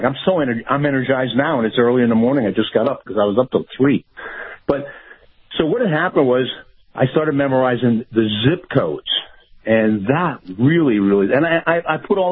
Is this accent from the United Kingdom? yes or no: no; Allentown, Pennsylvania, United States; born or raised there